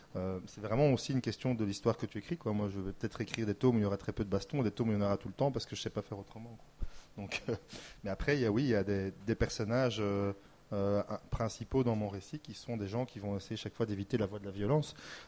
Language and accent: French; Belgium; je suis belge, je vous l'ai dit.